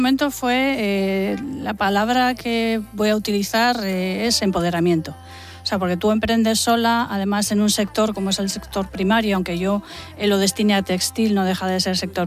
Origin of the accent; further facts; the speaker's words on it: Guriezo, Cantabria, Spain; also born or lived in Santander; yo Guriezo, en mi pueblo donde estoy ahora mismo asentada, es mi pueblo de origen. Yo nací aquí en Santander, pero me he criado toda la vida en Guriezo.